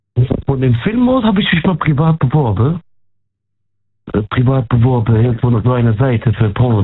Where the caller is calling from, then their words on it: Ludwigshafen, Rhineland-Palatinate, Germany; Aus Rheinland-Pfalz, aus Ludwigshafen, in der Nähe von Ludwigshafen am Rhein.